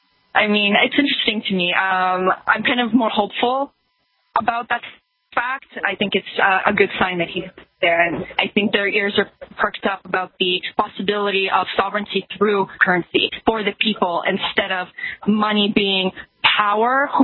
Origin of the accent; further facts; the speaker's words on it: Toronto, Ontario, Canada; And I'm from Toronto